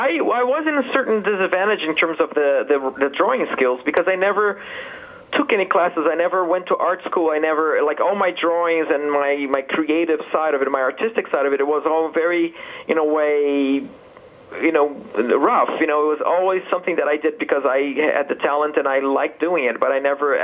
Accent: Brazil; Yeah, the thing about it is, like, I was coming from Brazil and then working on all these projects

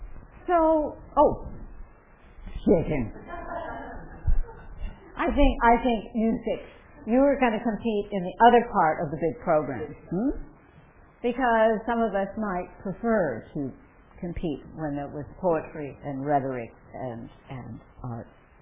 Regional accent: Colorado, United States; I can remember, in high altitude growing up in Colorado where I lived at above a mile

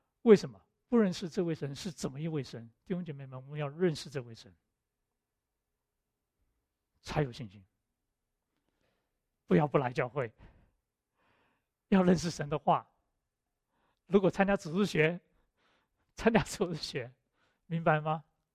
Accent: China; 这里讲个笑话，我们中国人做决定呢，尤其是 business decision 呢，常常是可能是半个月、2个礼拜

